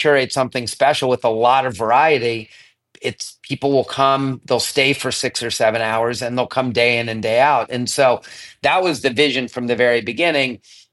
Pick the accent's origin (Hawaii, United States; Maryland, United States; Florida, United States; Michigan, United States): Maryland, United States; Chevy Chase; The two things I cared most about as a little kid growing up in Chevy Chase, going to Rollingwood Elementary School with Josh and Leland Junior High and BCC was the tennis tournament where I was a ball kid